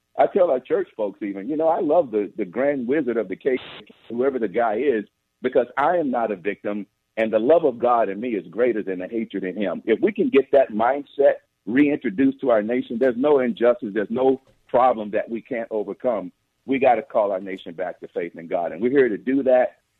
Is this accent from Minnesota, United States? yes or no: no; Tuscaloosa, Alabama, United States; You know, I grew up in Tuscaloosa, Alabama, at the very end of the segregation of the school system.